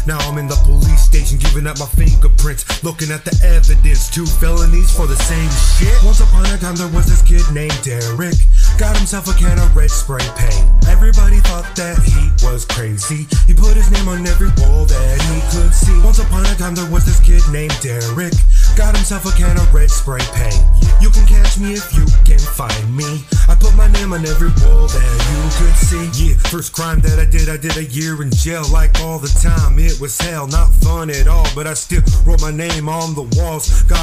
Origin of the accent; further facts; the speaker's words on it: Nampa, Idaho, United States; Hood influenced, I'm from Nampa.